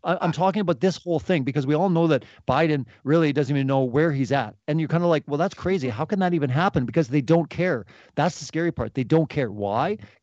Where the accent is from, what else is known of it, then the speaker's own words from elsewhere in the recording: South Dakota, United States; born there; You know, first of all, I was born in America. I was born in South Dakota. I'm a dual citizen.